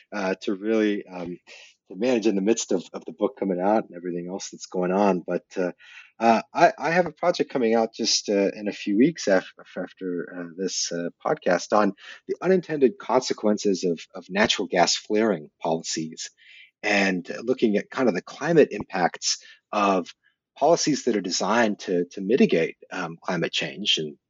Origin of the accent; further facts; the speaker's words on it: San Diego, California, United States; my local bookstore back where I grew up in San Diego called Warwick's.